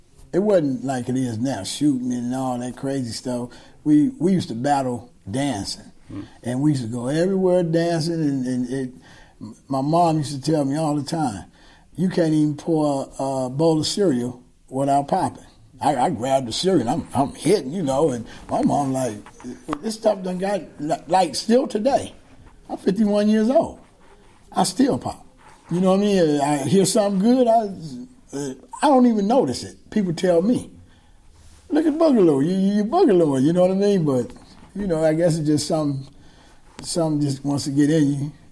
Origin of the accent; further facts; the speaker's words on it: Fresno, California, United States; I'm from Fresno, California.